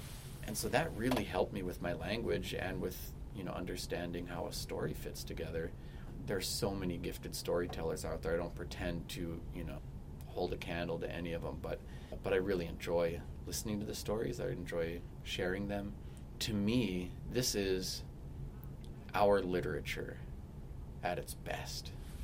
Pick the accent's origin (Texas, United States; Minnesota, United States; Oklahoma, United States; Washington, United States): Minnesota, United States; Leech Lake; and I'm from Leech Lake.